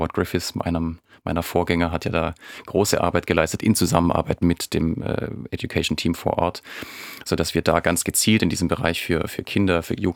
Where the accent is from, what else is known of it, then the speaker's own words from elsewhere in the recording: Baden-Württemberg, Germany; now in Brandenburg, Germany; Also ich kann es noch an alle Schwaben zu Hause. Ich habe es nicht verlernt. Ich habe durch, weil ich recht früh dann doch auch viel in der Welt unterwegs war, irgendwie mir angewöhnt, Hochdeutsch sprechen zu können.